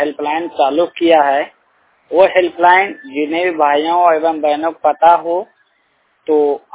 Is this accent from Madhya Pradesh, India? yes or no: no; Bihar, India; मैं भागलपुर डिस्ट्रिक्ट बिहार का रहने वाला हूँ।